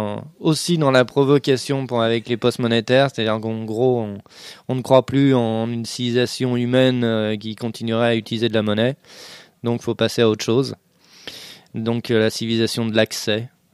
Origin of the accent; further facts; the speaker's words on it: Lyon, Auvergne-Rhône-Alpes, France; Je suis lyonnais